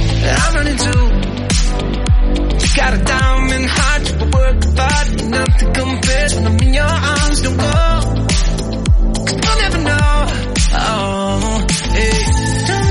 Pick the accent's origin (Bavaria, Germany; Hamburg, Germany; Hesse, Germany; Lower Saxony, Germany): Hesse, Germany; Frankfurt; Ich komme aus Frankfurt.